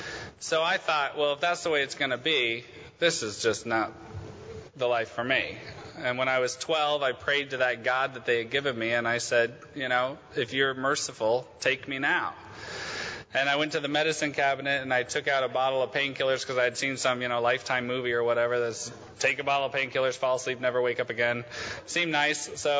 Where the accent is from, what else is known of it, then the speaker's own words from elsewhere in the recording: Oregon, United States; I come from Oregon, so I come from a tiny little shit town in the Willamette Valley, and I hated it.